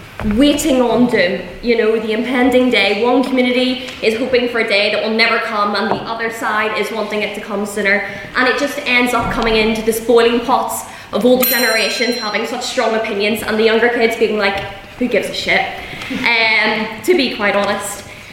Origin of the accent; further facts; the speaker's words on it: Belfast, Northern Ireland, United Kingdom; I myself am from a Protestant community up north. I'm from the Shankill.